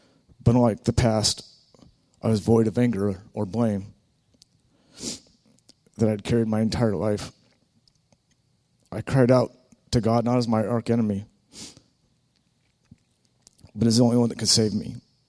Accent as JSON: {"language": "English", "town": "Sutherlin", "region": "Oregon", "country": "United States", "tie": "born or raised there", "said": "I grew up in Sutherland, a small town in Southern Oregon. I was raised on a farm of 390 acres"}